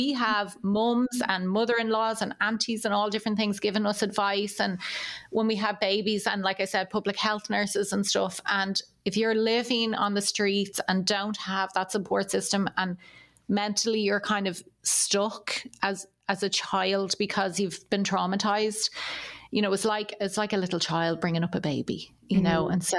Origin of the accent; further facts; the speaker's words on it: Ireland; accent: Irish; So I always think like it's so funny that my Irish accent is what changed the course of my life.